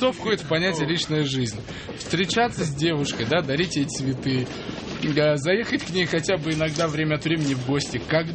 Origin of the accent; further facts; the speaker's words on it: Moscow, Russia; Мы коренные москвичи.